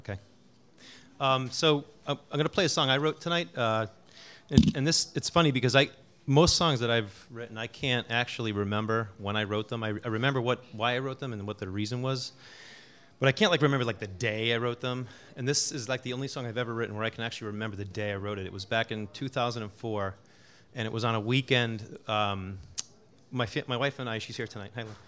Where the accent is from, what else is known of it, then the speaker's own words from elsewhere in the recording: Connecticut, United States; It was a weekend when we're both from Connecticut, and there was parties, anniversary, something was going on